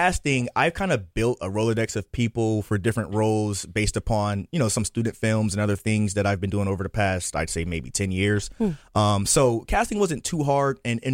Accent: Bridgeport, United States; Right, yeah, I'm from Bridgeport.

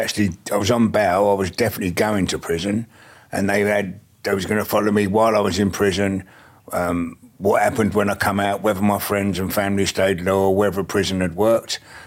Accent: London, United Kingdom; I come from South London.

